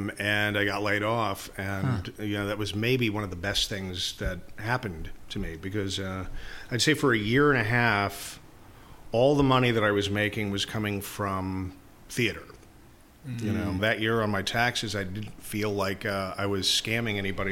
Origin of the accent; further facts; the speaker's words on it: Houston, Texas, United States; Born and raised in Houston.